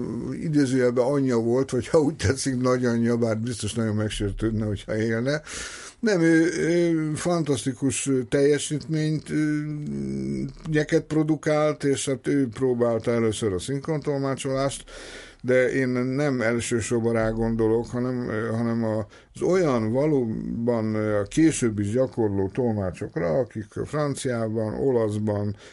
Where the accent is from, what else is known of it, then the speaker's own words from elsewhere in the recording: Budapest, Hungary; born there; ugye január 22-én születtem 45-ben, Budapest még ostrom alatt állt, a pesti rész már úgymond felszabadult